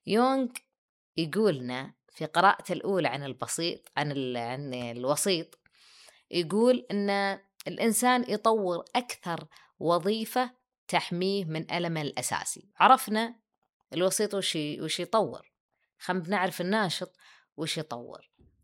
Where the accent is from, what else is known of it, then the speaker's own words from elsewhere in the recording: Riyadh, Riyadh Province, Saudi Arabia; موجود عندنا بالرياض، ما عندنا شواطئ